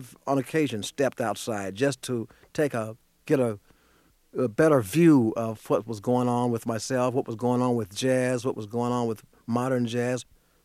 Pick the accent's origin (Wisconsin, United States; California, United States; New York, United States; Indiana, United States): Indiana, United States; Indianapolis; we have a love affair with Los Angeles, but again, it's time for a change, a dramatic change, and we're both from Indianapolis. The logical place to go is home.